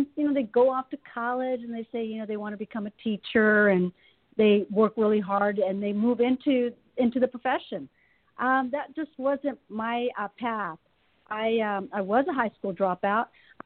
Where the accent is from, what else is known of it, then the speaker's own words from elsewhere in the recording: California, United States; now in Washington, United States; Actually, I'm in D.C. I'm originally from California, but I moved to D.C. probably